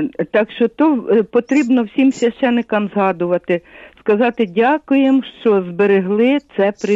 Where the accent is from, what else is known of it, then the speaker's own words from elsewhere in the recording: Cherkasy Oblast, Ukraine; Я сама з Черкащини, з Підумані.